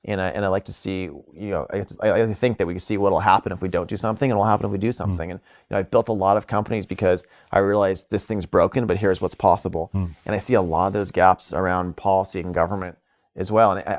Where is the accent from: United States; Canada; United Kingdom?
United States; You know, I have places around the United States, but I'm making my stand here. I'm an American.